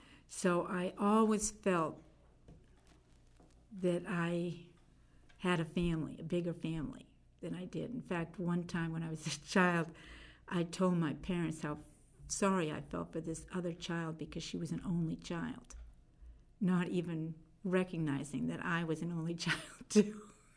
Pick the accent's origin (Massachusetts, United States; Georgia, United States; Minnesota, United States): Massachusetts, United States; Framingham; I was born and raised in Framingham, which is quite close to Concord, about half an hour away. And when I was married in 61, I lived in Lincoln, which is next door to Concord